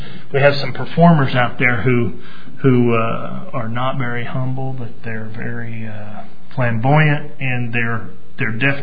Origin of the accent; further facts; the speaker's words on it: United States; Always thought, you know, I'm an American.